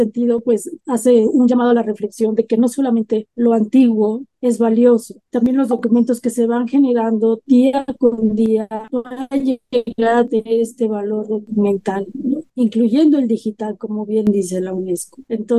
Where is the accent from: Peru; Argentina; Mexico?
Mexico; como mexicanos, los códices es un magnífico ejemplo porque nos representa